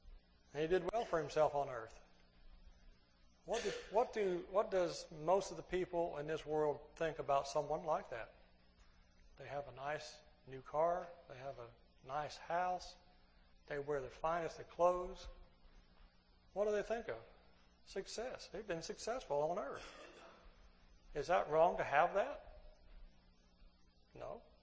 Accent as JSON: {"language": "English", "region": "Ohio", "country": "United States", "tie": "born or raised there", "said": "Growing up in Ohio, when I was younger, more so than now, you see cars that were pretty rusty."}